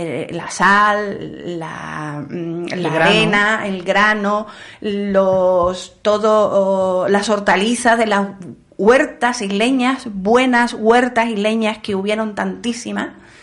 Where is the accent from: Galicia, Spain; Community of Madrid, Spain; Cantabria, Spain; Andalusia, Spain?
Andalusia, Spain; accent: Andalusian; Soy andaluza, me cuesta pronunciar la S